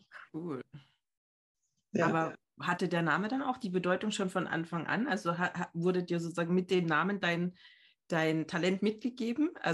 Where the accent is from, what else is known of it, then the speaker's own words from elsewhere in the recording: Saxony, Germany; Ich bin ja aus Sachsen ursprünglich